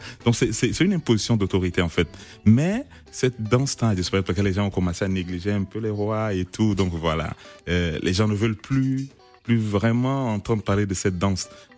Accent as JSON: {"language": "French", "region": "Brazzaville", "country": "Republic of the Congo", "tie": "born there", "said": "Ben, je sais pas, je suis né à Brazzaville."}